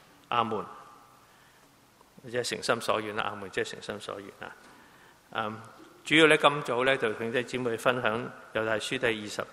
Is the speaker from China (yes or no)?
yes; China; 中秋节的时候呢，我们中国人呢，中秋节都是一个大的节日的。